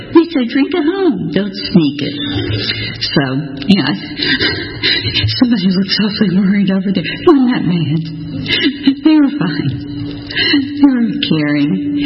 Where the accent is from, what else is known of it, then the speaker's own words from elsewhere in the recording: Chattanooga, Tennessee, United States; Now we're growing up in Chattanooga wasn't too much fun, so never could get rid of the bottle.